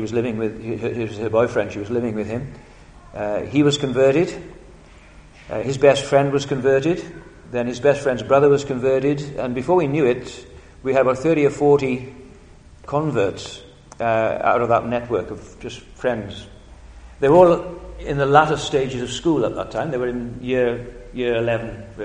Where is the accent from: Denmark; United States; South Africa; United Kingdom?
United Kingdom; Wales; It's, me being Welsh again, it's prayer, it's preaching, and it's people.